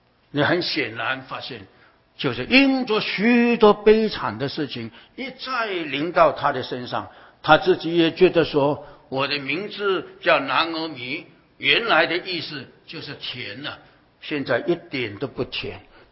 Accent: China; 但是我们中国人说女人呢最怕就是嫁错郎，是吧？

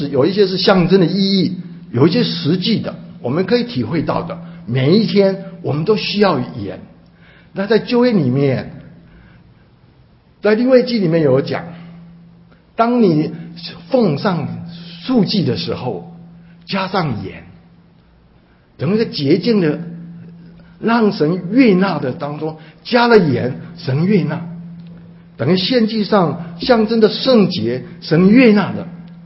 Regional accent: China; 我们中国人也非常聪明，从自古以来用盐来腌东西

